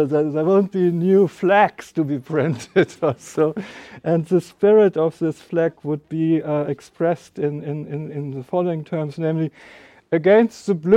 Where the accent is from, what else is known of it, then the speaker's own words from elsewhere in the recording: Germany; accent: German; English is a second language; as you might have guessed from my terrible accent and then also the umlaut in the name, I'm sort of made in Germany, yeah? So made in Germany, hopefully as reliable as a Volkswagen I would have hoped.